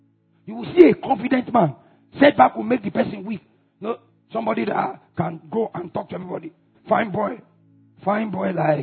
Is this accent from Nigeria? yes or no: yes; Abuja, Federal Capital Territory, Nigeria; I've shared with you when I was growing up in Abuja, when I was coming up working, where I want to go and buy land.